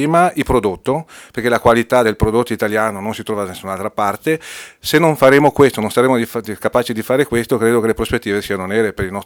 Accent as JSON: {"language": "Italian", "town": "Potenza", "region": "Basilicata", "country": "Italy", "tie": "born there", "lives_now": "Montebelluna, Italy", "said": "E io sono nato a Potenza, quindi un paese di montagna."}